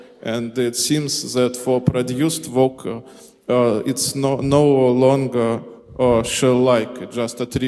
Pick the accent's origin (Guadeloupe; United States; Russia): Russia; English is a second language; I'm from Russia.